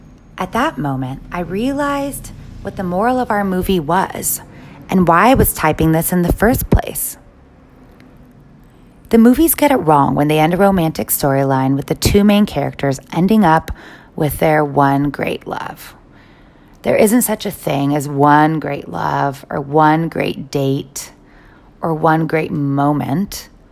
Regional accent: Seattle, Washington, United States; Hey, I am from Seattle. It's not that lame.

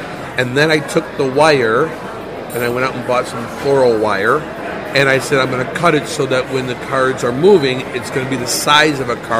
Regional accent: Mount Prospect, Illinois, United States; also born or lived in Arlington Heights; No, I was born and raised. I was born in Arlington Heights, and I lived in Mount Prospect

